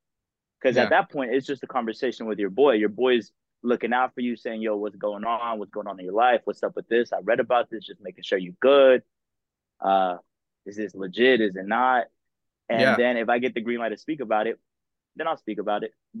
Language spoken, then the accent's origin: English; Dallas, Texas, United States; So bro, growing up, I grew up in Dallas, playing soccer, bro.